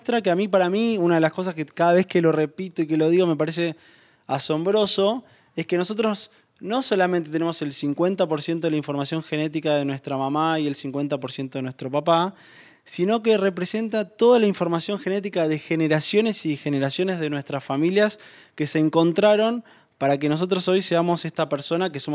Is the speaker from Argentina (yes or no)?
yes; Buenos Aires, Argentina; born there; Nací en el barrio de Belgrano, en el año 1977, en una casa de esas de antes, con mis padres, después nació mi hermano y mi hermana, mis abuelos paternos vivían muy cerca, del otro lado de Cabildo y Congreso. Eran esos barrios de Buenos Aires